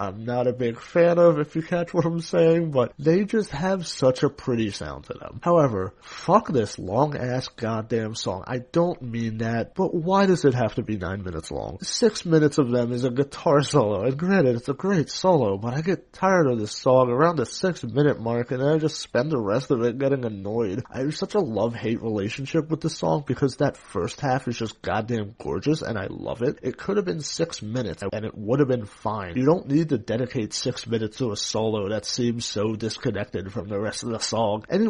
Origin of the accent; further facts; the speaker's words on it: East Coast, United States; being an Irish-American myself on the East Coast